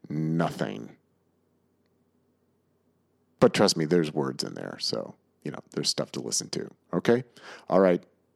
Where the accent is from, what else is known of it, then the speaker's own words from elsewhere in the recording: California, United States; Yeah, I mean, I grew up in California, and the idea of like, well, I'm just going to drive to Northern California.